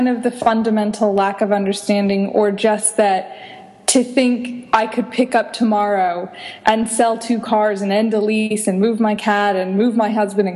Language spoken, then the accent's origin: English; United States; now in United Arab Emirates; I think maybe people in my home country of the States, you know, you end a lease and then you just move